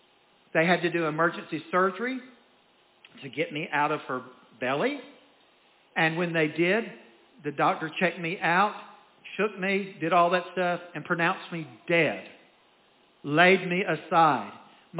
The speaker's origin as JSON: {"language": "English", "town": "Winfield", "region": "Alabama", "country": "United States", "tie": "born there", "said": "when I was born on April the 11th, 1958, that means I'm about to be 68 years old, in a little hospital down in Winfield, Alabama."}